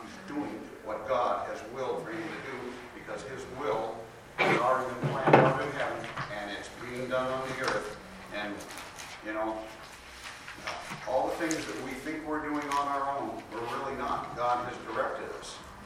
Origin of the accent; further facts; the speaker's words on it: East Coast, United States; born there; I was born on the East Coast, and how I got out here after halfway in the middle of my 4 years of college